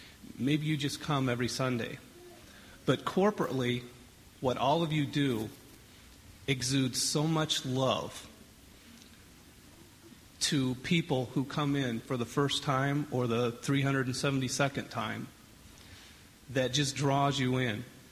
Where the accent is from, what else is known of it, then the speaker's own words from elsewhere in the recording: Iowa, United States; I'm from Southwest Iowa, grew up in a Nazarene church.